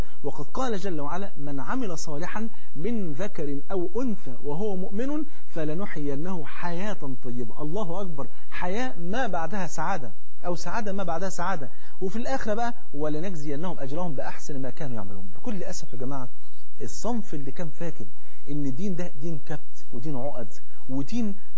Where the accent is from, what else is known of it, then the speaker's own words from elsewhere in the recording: Egypt; تعرف الفول عندنا في مصر فرض عين